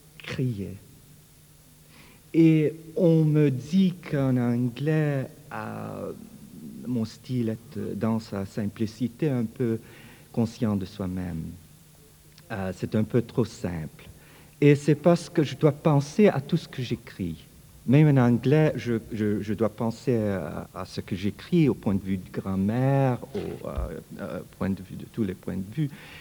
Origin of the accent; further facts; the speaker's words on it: Quebec, Canada; pour moi, ma langue maternelle était québécoise, québécois.